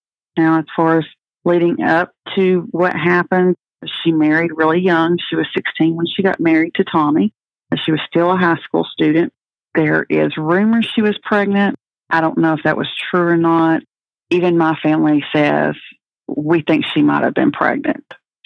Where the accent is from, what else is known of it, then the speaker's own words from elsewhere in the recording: Texas, United States; They grew up in Fort Worth, and I grew up in Northeast Texas